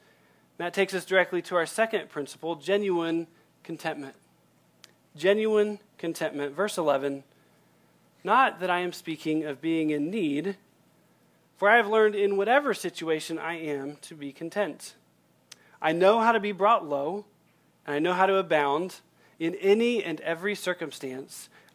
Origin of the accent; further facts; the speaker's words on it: Texas, United States; I don't know Spanish at all, despite growing up in Texas.